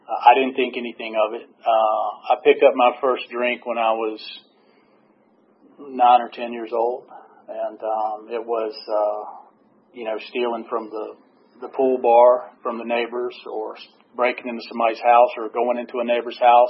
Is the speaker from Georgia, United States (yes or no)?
yes; East Cobb, Georgia, United States; also born or lived in Atlanta / Athens; I am a product of Atlanta, Georgia. I was born at Crawford Long Hospital. I grew up in East Cobb. My father was at Lockheed. I was here until I was about 6 or 7 years old